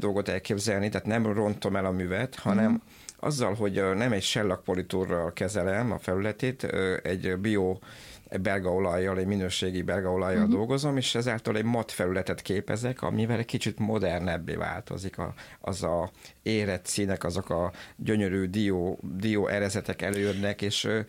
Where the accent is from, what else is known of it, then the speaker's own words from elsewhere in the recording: Miercurea Ciuc, Harghita, Romania; mivel én erdélyi származású vagyok, csíkszeredai.